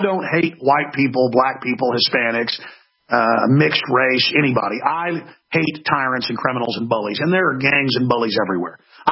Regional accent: Dallas, Texas, United States; And I grew up in Dallas, Texas, folks. I mean, I have been racially harassed.

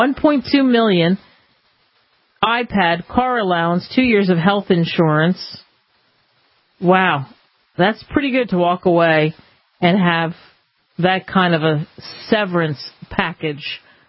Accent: New Jersey, United States; I'm from New Jersey. He's from New Jersey.

